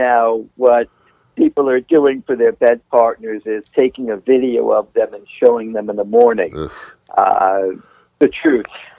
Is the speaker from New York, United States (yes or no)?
yes; New York, United States; now in Los Angeles, United States; And I grew up in New York, which, you know, we have this love-hate relationship with Boston, but we really love you guys.